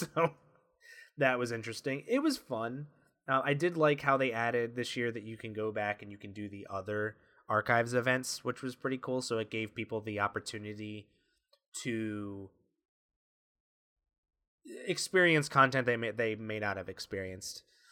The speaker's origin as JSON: {"language": "English", "town": "Philadelphia", "region": "Pennsylvania", "country": "United States", "tie": "born or raised there", "said": "my hometown, Philadelphia, Pennsylvania."}